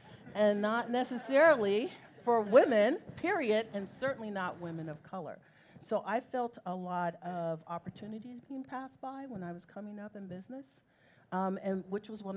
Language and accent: English; Daly City, California, United States; We were one of the first black families in Daly City, California, born and raised in California.